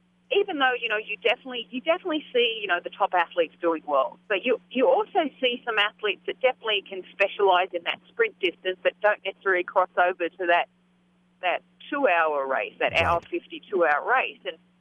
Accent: Australia; in my home country of Australia

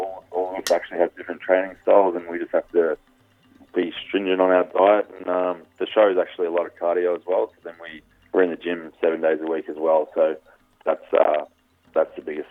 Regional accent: Australia; Nah, we're all from Australia, so that's one of the prerequisites.

